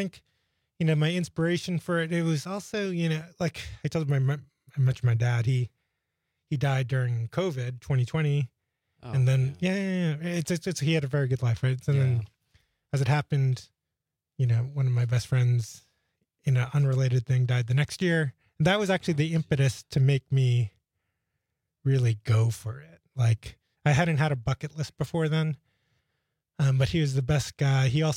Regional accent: Queens, New York, United States; now in Green Bay, United States; Yeah, I'd say, you know, I grew up in Queens, New York. I've lived in Green Bay for 10 years.

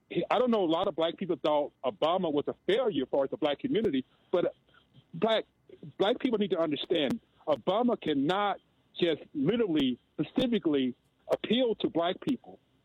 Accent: Alabama, United States; now in Albuquerque, United States; growing up, I grew up in Alabama. Here in Albuquerque, New Mexico, we're like 3% of the population.

